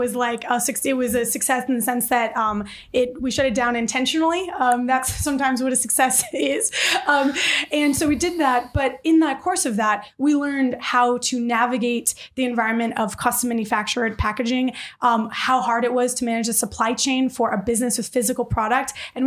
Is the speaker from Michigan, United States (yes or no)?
yes; Detroit, Michigan, United States; born or raised there